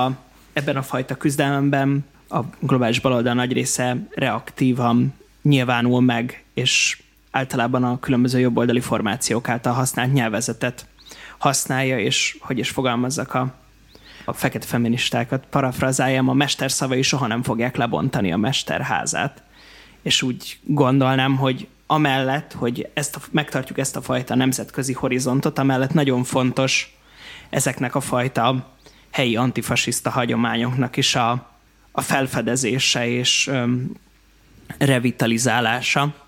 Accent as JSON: {"language": "Hungarian", "town": "Kiskunhalas", "region": "Bács-Kiskun", "country": "Hungary", "said": "Én büszke kiskunhalasi vagyok, de igen."}